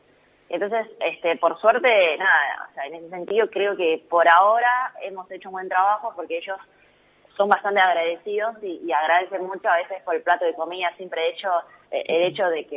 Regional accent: Argentina; estamos como argentinos, estamos no, o sea, muy bueno como sociedad

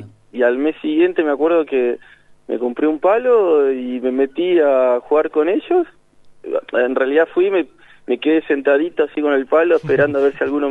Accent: Buenos Aires, Argentina; Yo soy de Capital Federal.

